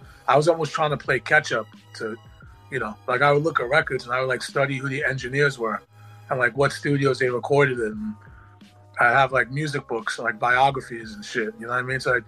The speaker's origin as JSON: {"language": "English", "town": "Long Beach", "region": "New York", "country": "United States", "tie": "born or raised there", "said": "I grew up in a town called Long Beach, like where I was born in New York."}